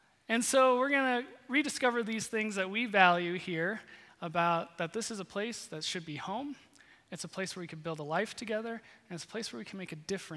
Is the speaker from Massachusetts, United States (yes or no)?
no; Iowa, United States; So first, I grew up in Iowa, and Michelle grew up in Iowa also. And so that is home.